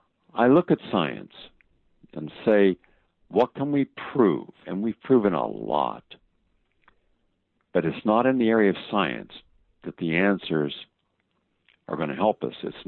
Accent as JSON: {"language": "English", "region": "West Virginia", "country": "United States", "said": "and I'm from West Virginia, I love rockabilly, and I love a lot of different types of music. Rockabilly is what I grew up on, and rock and roll I grew up on."}